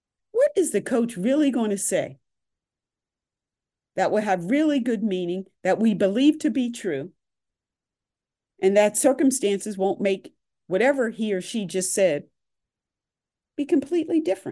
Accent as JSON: {"language": "English", "town": "Philadelphia", "region": "Pennsylvania", "country": "United States", "said": "Yes, I'm biased. I'm from Philadelphia."}